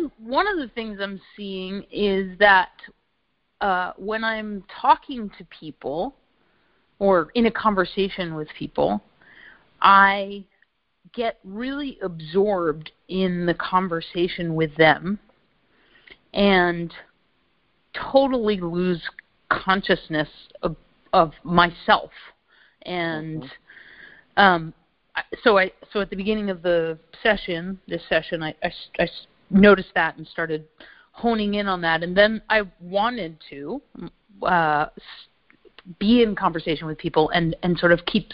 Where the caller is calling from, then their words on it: New York, United States; from New York.